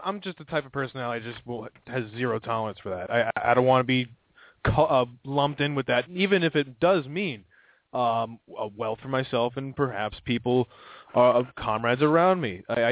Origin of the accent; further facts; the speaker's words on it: New York, United States; I'm from Long Island, and I am very racist, okay?